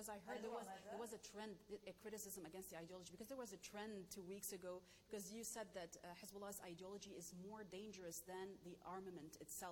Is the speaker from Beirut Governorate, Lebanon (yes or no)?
no; South Governorate, Lebanon; I am a Lebanese from South Lebanon.